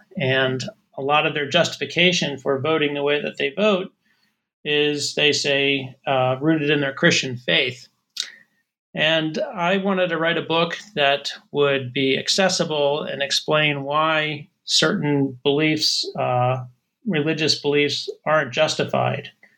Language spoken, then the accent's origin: English; New Jersey, United States; I'm originally from New Jersey. Not that that's very interesting